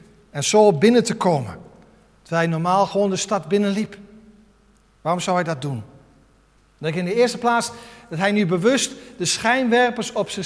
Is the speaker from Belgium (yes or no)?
no; Netherlands; En aan de andere kant vinden wij ook, vooral als Nederlanders, Doe maar gewoon, dat is gek genoeg.